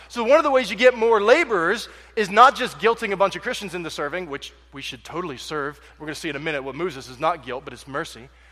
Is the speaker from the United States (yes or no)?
yes; Berkeley Springs, West Virginia, United States; And about that same time, God began a work in my hometown of Berkeley Springs, West Virginia.